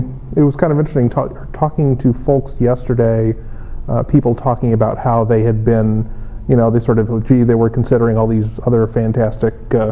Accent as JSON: {"language": "English", "town": "Traverse City", "region": "Michigan", "country": "United States", "tie": "born or raised there", "said": "then my parents moved to Traverse City, Michigan. And I basically grew up, I sort of consider that my hometown. That's certainly where I would tell people I grew up."}